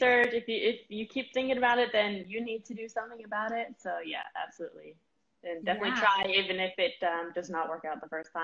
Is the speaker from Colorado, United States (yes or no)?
yes; Denver, Colorado, United States; But I started my training in Colorado. I grew up in Denver. I trained with Academy of Colorado Ballet.